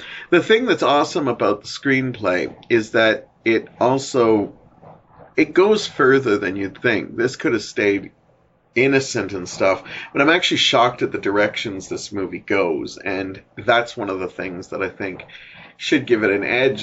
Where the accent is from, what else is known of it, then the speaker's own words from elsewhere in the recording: Hamilton, Ontario, Canada; I didn't know this movie was actually filmed in and around my hometown, Hamilton.